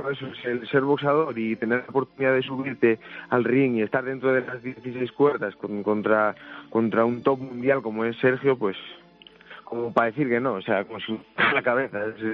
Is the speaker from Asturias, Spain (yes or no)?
yes; Gijón, Asturias, Spain; De Gijón, bueno, he vivido toda la vida entre Mañes.